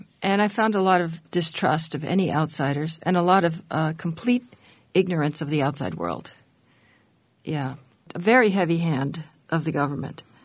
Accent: San Francisco, California, United States; I was raised in the 60s and just across Golden Gate Park from the Haight-Ashbury

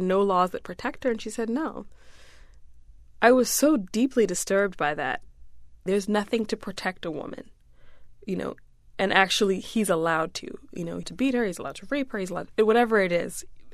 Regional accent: United States; also born or lived in Uganda / Rwanda; I'm East African, but I grew up in the States mostly

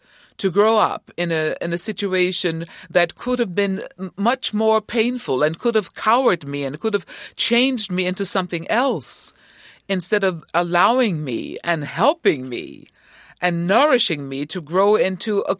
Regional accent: Augusta, Georgia, United States; Growing up in Augusta, in the segregated South, I grew up in a community of loving people, loving adults.

